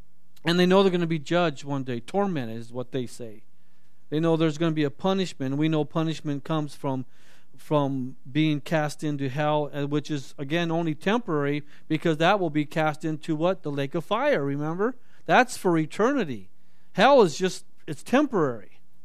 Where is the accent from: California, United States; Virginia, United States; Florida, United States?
California, United States; Hollywood; Well, I grew up in Hollywood.